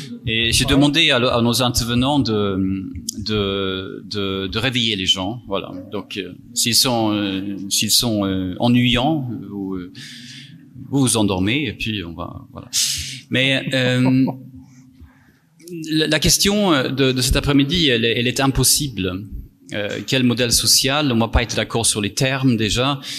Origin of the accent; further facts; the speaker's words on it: Sweden; French is a second language; Moi-même, avec mon accent bizarre, avec mon nom bizarre, je vous dis que je viens d'un pays qui a un modèle. Je suis suédois